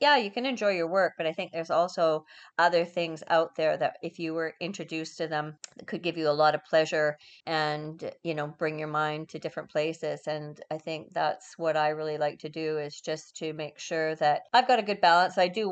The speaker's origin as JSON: {"language": "English", "town": "Vancouver", "region": "British Columbia", "country": "Canada", "tie": "born or raised there", "said": "I grew up in Vancouver."}